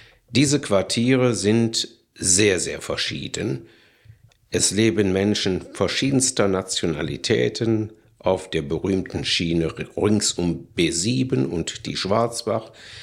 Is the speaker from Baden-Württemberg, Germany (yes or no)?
no; Wuppertal, North Rhine-Westphalia, Germany; Ich bin ein engagierter Wuppertaler, geboren und aufgewachsen in Barmen und lebe seit 52 Jahren in Wichtlinghausen.